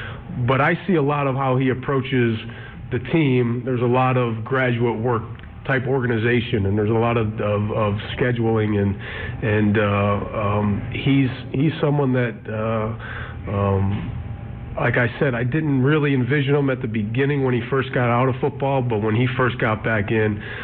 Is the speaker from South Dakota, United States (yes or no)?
no; Chicago, Illinois, United States; Being born and raised in Chicago, there's a similar organization with the Bears.